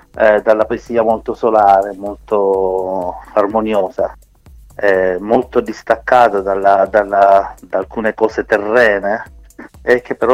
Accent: Apulia, Italy; in particolare della mia terra, il Salento

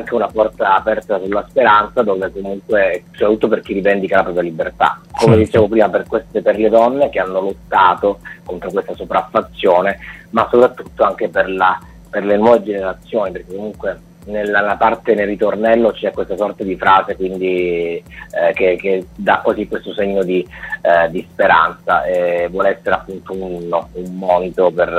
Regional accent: Calabria, Italy; mi sto godendo un po' il sole di questa meravigliosa regione che è la mia terra, quindi la Calabria

